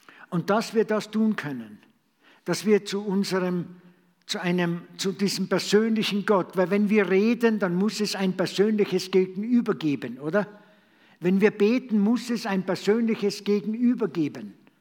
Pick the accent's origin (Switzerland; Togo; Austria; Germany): Austria; Tyrol; ich bin ja ein Tiroler